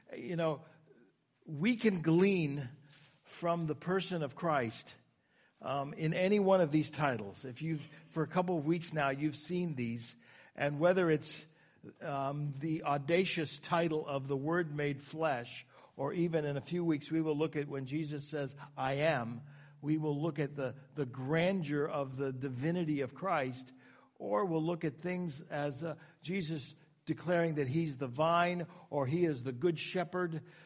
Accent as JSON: {"language": "English", "town": "Warren", "region": "Ohio", "country": "United States", "tie": "born or raised there", "also_born_or_lived": "Stow-Kent area, Ohio", "said": "most of my growing up was in Northeast Ohio. Now, it was either in Trumbull County. I was as a kid, I grew up in Warren, but also my adult life, we lived in the Stowe-Kent area."}